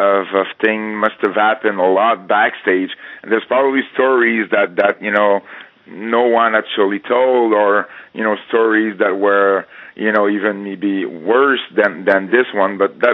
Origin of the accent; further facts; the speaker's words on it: Quebec, Canada; it's not because we're from Quebec